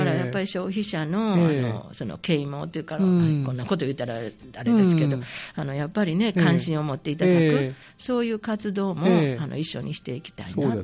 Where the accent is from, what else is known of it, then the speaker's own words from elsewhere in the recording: Osaka, Japan; 私も大阪の人間やからね